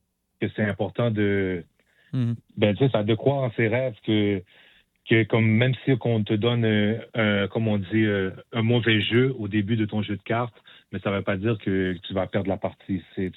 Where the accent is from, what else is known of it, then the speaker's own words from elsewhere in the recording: Haiti; tu sais, je suis haïtien, tu sais, les Haïtiens, on se supporte beaucoup.